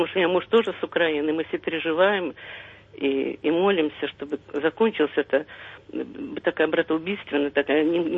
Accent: Gomel, Gomel Region, Belarus; Я сама вот родом из Гомеля

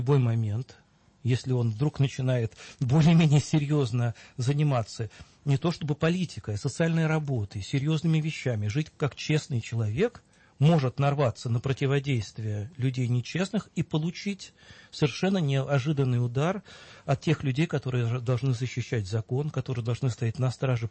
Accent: Moscow, Russia; я вот вырос в Московском дворе. Знаете, в Перовском Московском дворе.

